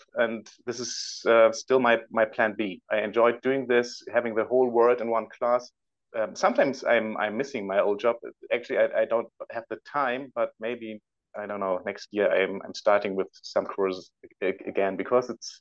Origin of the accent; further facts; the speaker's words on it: Föhr, Schleswig-Holstein, Germany; English is a second language; my hometown in northern Germany. I'm from an island. It's called Föhr. It's also almost Denmark.